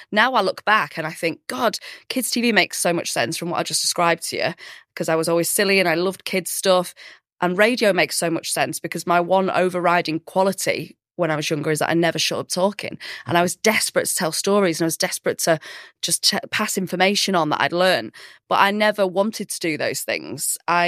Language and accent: English; Ashton-under-Lyne, North West England, United Kingdom; Manchester. So Ashton-under-Lyne is where I was born, in sort of like East Manchester.